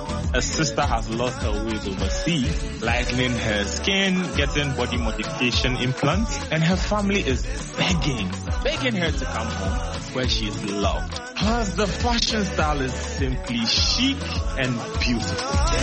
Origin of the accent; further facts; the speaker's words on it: Ghana; I can't end the year without shouting out, you know, the music scene in Ghana, because I'm Ghanaian.